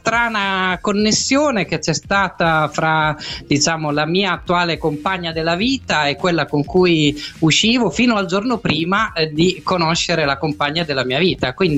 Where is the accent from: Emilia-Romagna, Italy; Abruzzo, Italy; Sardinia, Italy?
Emilia-Romagna, Italy; io sono romagnolo